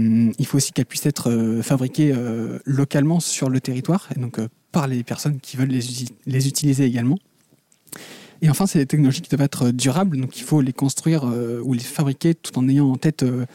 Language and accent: French; Plabennec, Brittany, France; moi je viens de Plébenec